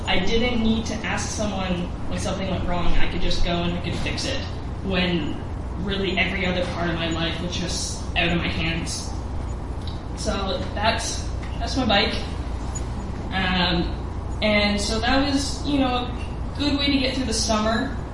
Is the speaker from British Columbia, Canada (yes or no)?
yes; Vancouver, British Columbia, Canada; So I grew up in Vancouver.